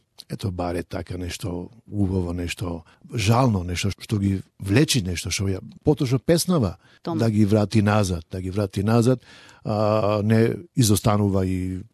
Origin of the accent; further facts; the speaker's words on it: Ohrid, Southwestern, North Macedonia; now in Australia; од моето родно место Охрид